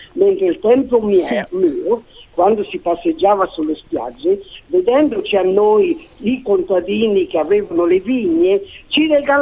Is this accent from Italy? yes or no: yes; Rome, Lazio, Italy; Originaria sono nata a Roma e sono cresciuta soltanto un metro e mezzo a Roma, fino a 15 anni.